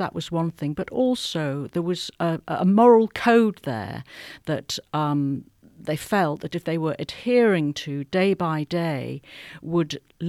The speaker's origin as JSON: {"language": "English", "country": "United Kingdom", "lives_now": "Hong Kong", "said": "we're both British and we're both based in Hong Kong. I've been here longer than you, but we met in Beijing in the late 90s."}